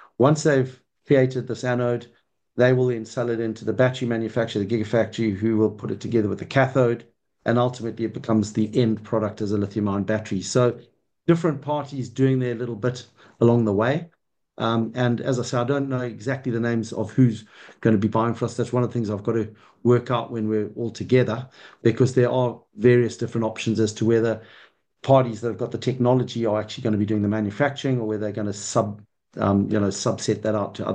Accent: Zimbabwe; also born or lived in Kenya; you can probably tell with my accent, I come from Africa. I was born and bred in Zimbabwe in Southern Africa, and I actually spent 5 years living in Kenya in East Africa.

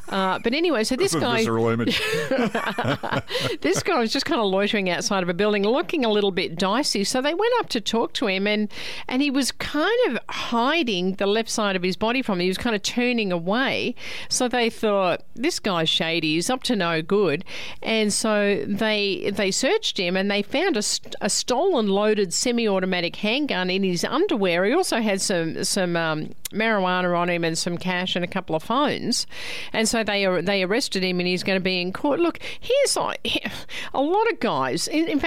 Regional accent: Melbourne, Victoria, Australia; she's from my hometown of Melbourne

